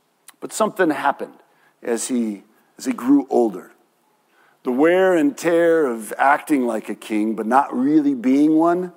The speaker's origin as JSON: {"language": "English", "country": "Mexico", "tie": "born or raised there", "said": "Growing up in Mexico, we called them los reyes magos, the magician kings."}